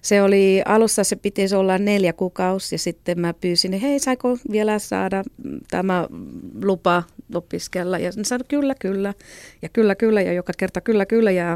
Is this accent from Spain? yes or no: yes; Catalonia, Spain; first language Catalan; Finnish is a second language; now in Finland; Mä oon kaksikielinen, mutta äidinkieli, niin kuin, jos joku kysyy, mikä sun äidinkieli on, se on katalaani.